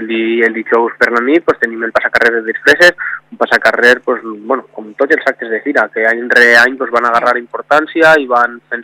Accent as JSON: {"language": "Catalan", "town": "Onda", "region": "Valencian Community", "country": "Spain", "said": "veuran que, bueno, que com som la gent d'Onda, som la acollidora"}